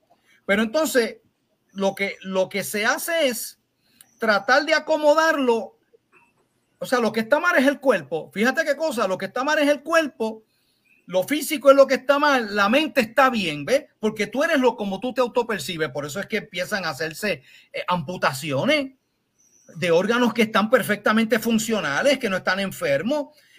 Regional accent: Ponce, Puerto Rico; Yo soy puertorriqueño, yo nací en Ponce

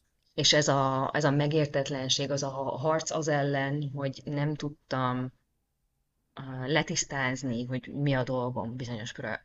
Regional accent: Hungary; first language Hungarian; now in Netherlands; Magyar vagyok Hollandiában, de én Magyarországon is elég sokat atipikusnak éreztem magam

